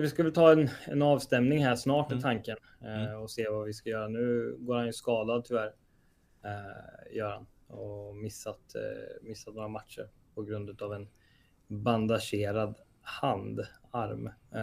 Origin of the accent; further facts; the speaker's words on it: Degerfors, Örebro County, Sweden; Så att jag är inte född och uppvuxen i Degerfors, men jag är uppvuxen i Degerfors.